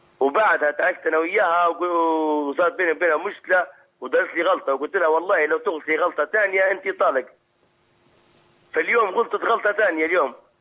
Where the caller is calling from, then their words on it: Libya; أنا من ليبيا أكلم فيك.